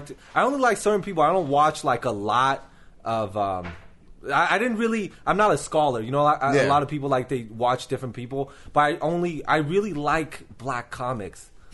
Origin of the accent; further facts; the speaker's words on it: Taiwan; English is a second language; now in United States; I'm from Taiwan.